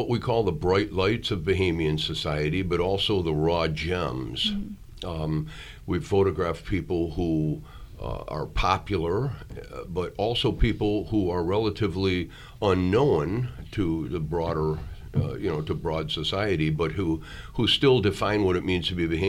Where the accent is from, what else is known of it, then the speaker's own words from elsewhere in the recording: United States; born there; I was born in America, in the United States